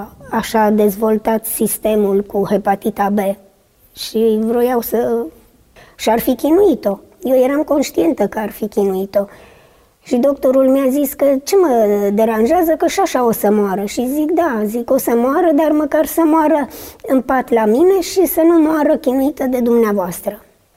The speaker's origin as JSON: {"language": "Romanian", "town": "Lugoj", "region": "Timiș County", "country": "Romania", "said": "eu sunt din Lugoj și cunoscusem un băiat"}